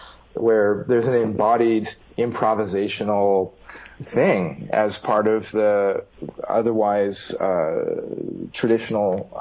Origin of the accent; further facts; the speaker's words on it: San Diego, California, United States; I grew up in the Roman Catholic Church of San Diego in the 1970s.